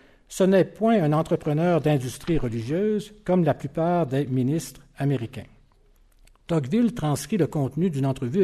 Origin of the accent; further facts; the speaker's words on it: Montmagny, Quebec, Canada; born there; je dis ça avec beaucoup de fierté parce que c'est ma région d'origine, je suis né à Montmagny.